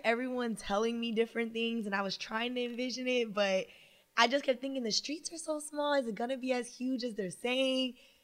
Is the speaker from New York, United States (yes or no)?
no; California, United States; I'm from California.